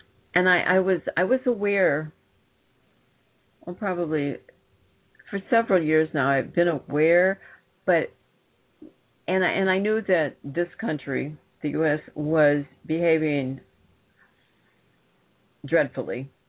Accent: United States; there's wonderful people in this country.

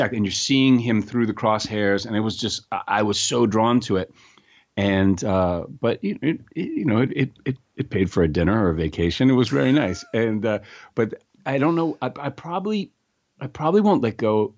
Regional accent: New York City, New York, United States; And I grew up in New York City.

